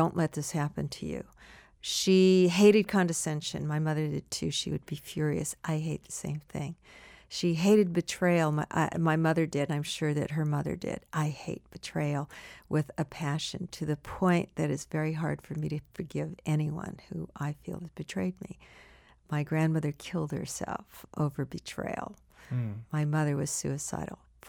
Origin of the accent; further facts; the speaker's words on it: United States; I wanted an American in part because I am an American